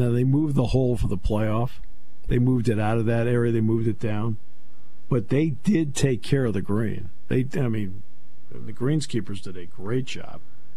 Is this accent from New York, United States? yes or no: no; Connecticut, United States; I grew up in Connecticut.